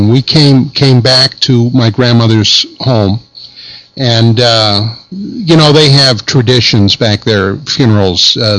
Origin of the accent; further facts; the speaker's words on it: Pennsylvania, United States; I came back from Vietnam to my home state of Pennsylvania on an emergency leave.